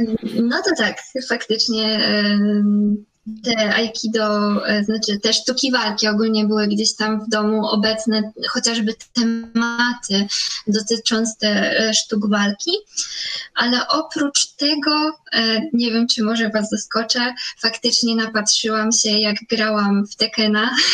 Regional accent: Augustów, Podlaskie Voivodeship, Poland; U nas w Augustowie było jedynie karate

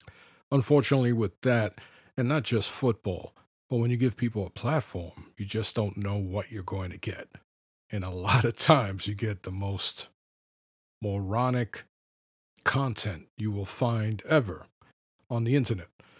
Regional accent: Bronx, New York, United States; Growing up, some of my friends, even though I grew up in the Bronx, some of them liked the Mets.

